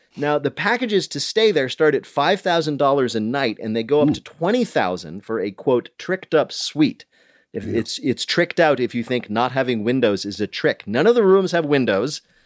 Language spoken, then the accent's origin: English; New Jersey, United States; I didn't grow up far from there. I grew up in Union County.